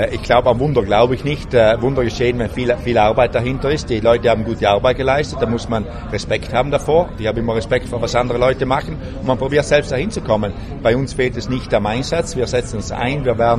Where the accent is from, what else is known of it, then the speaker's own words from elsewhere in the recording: Trentino-Alto Adige, Italy; Ich bin Südtiroler, in der Nähe von Österreich.